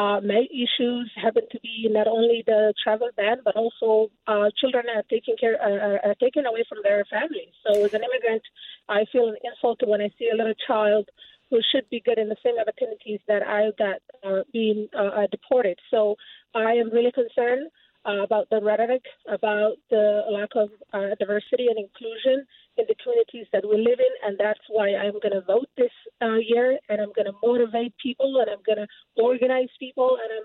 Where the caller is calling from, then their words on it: St. Cloud, Minnesota, United States; I'm calling from St. Cloud. As a former refugee and a Muslim American